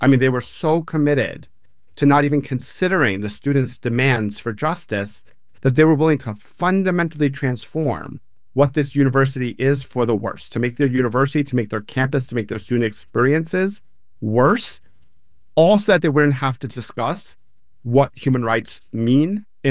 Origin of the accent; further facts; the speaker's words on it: New York City, New York, United States; I grew up in New York City, and I'd tell you, I didn't even know that Columbia was private property.